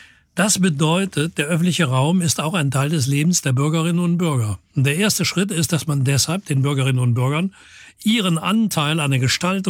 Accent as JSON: {"language": "German", "town": "Cologne", "region": "North Rhine-Westphalia", "country": "Germany", "said": "Ich sehe jeden Tag als Kölner irgendwann den Dom. Ich sehe jeden Tag als Kölner irgendwann den Rhein."}